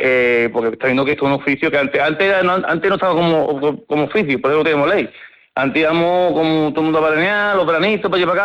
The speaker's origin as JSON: {"language": "Spanish", "town": "Pilas", "region": "Andalusia", "country": "Spain", "said": "Nosotros somos, por ejemplo, de Pilas, ¿vale? Yo soy de Pilas."}